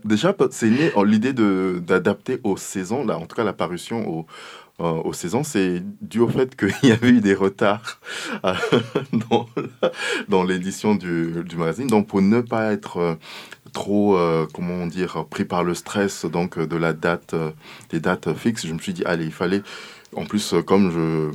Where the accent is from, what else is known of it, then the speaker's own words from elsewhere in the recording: Republic of the Congo; born there; c'est une culture justement d'où je viens. Je suis né au Congo-Brazzaville.